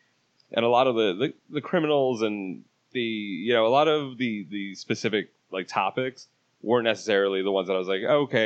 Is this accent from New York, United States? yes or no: yes; New York, United States; because I'm a New Yorker also, right. I've been down here for 8 years